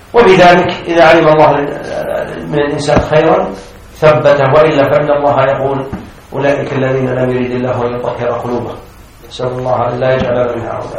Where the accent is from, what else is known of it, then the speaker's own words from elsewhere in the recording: Saudi Arabia; لكن بعد تلميذه جاءوا عندنا في السعودية